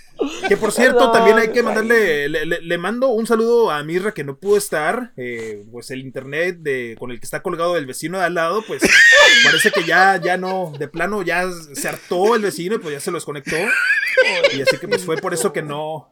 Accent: Ciudad Juárez, Chihuahua, Mexico; Yo soy de Ciudad Juárez.

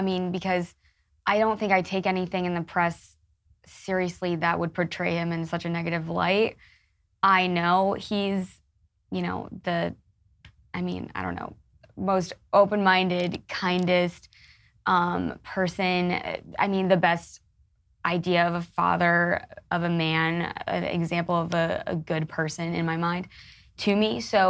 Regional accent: United States; But as an American, it makes me really proud because it means that we live in a country and a society where people can speak out against their elected leaders.

